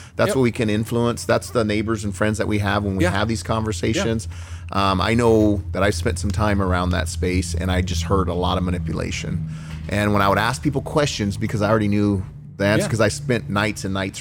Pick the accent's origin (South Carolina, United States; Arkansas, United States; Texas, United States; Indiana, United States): Texas, United States; San Antonio; And I tell people, I grew up in San Antonio, Texas, and the Alamo was just the Alamo.